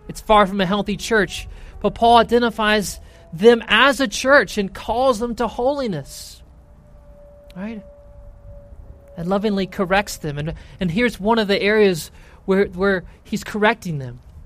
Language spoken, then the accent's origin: English; the South, United States; I grew up in the South, and I don't know why they don't just translate it y'all.